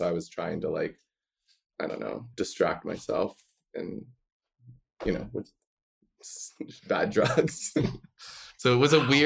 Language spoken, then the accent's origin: English; Miami, Florida, United States; And I grew up in Miami.